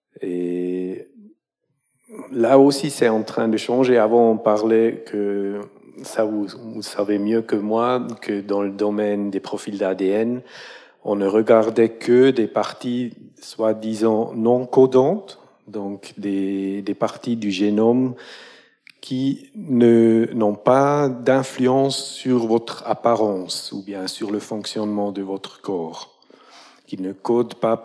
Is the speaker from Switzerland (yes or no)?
yes; Switzerland; accent: Swiss German; French is a second language; Voilà, je suis suisse-allemand, on voit, on entend.